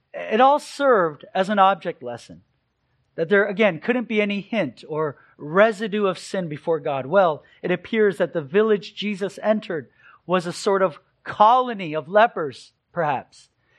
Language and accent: English; Sunnyvale, California, United States; It's because I grew up in the South Bay. And whenever I'm asked specifically where, I'll say Sunnyvale, Cupertino.